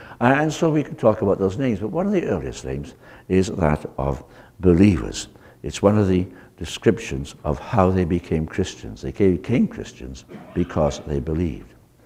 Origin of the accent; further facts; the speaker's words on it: Wales, United Kingdom; I come from Wales, as you probably know.